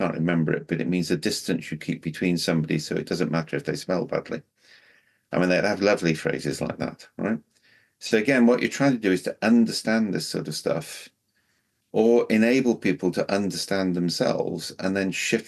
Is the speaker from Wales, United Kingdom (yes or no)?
yes; Wales, United Kingdom; in Welsh, I'm Welsh, right?